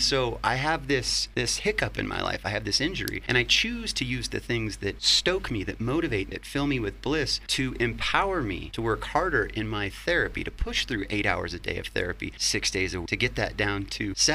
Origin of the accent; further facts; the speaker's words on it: Incline Village, Nevada, United States; I grew up in Incline Village and thought about it as a kid